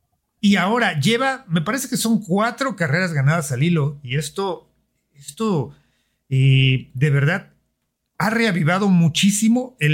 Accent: Mexico; Ya sabes cómo somos los mexicanos de carrilla

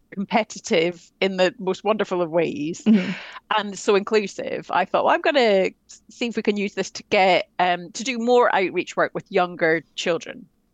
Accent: Scotland, United Kingdom; I mean, we don't play in Scotland either. I'm Scottish.

